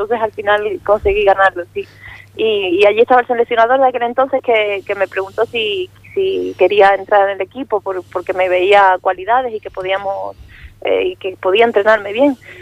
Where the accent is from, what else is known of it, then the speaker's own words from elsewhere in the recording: Seville, Andalusia, Spain; also born or lived in Cádiz; yo nací en Cádiz, pero sí es cierto que me crié en Sevilla. Entonces ahí fue donde empecé con el boxeo y de ahí vengo, ¿no? De Sevilla.